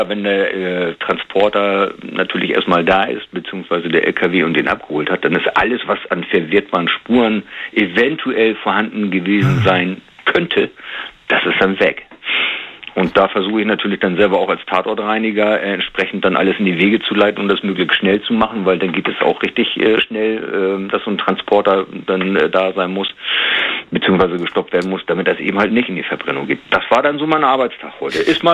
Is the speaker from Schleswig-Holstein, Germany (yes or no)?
yes; Schleswig-Holstein, Germany; Also ich komme aus dem Hamburger Bereich zwischen Hamburg und Lübeck.